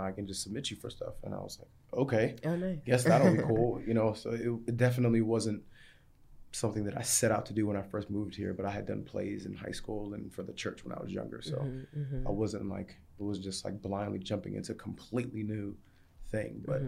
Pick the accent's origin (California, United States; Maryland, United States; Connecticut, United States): Maryland, United States; also born or lived in England; it wasn't, like, a huge part of my upbringing in Maryland.